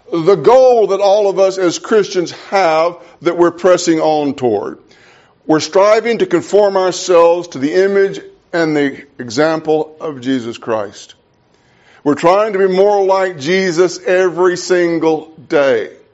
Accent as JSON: {"language": "English", "region": "Mississippi", "country": "United States", "said": "I'm from Mississippi. And Mississippi is flat, very flat."}